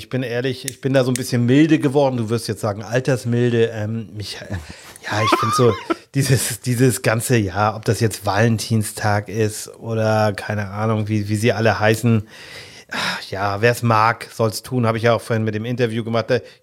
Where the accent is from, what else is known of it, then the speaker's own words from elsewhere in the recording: Schleswig-Holstein, Germany; wir sind ja nun beide in Nordfriesland groß geworden, da gab es ja nur erstes, zweites, drittes und glaube ich zwei dänische Sender oder so